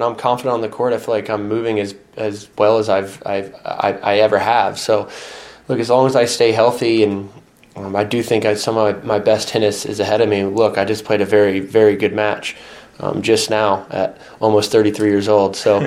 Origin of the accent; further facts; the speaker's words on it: United States; And so as an American to be able to every year suit up and take those courts